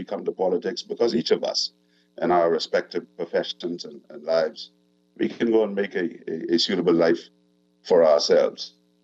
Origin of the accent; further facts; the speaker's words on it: Bahamas; I am from North Abaco, where I was born and bred, and my wife is actually from Sandy Point.